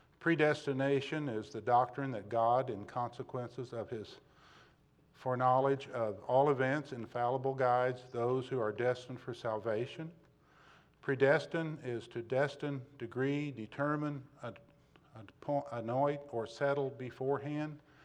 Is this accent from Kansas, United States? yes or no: yes; Kansas, United States; moved away; I came from Kansas, moved down here and first time in 72, came off of a harvest crew.